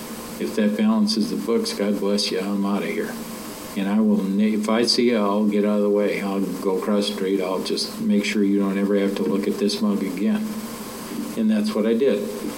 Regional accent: Wisconsin, United States; You can tell I'm from Wisconsin.

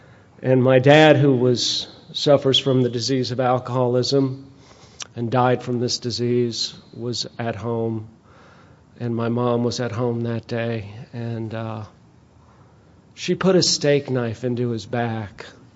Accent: Nashville, Tennessee, United States; I'm an alcoholic from Nashville, Tennessee

